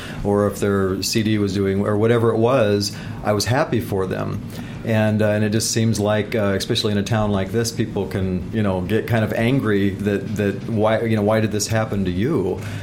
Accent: Midwest, United States; Well, yeah, and especially like growing up in the Midwest and touring through the Midwest

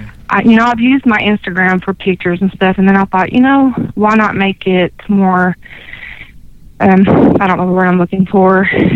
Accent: Arkansas, United States; I'm the lady from Arkansas that has called in a couple of times.

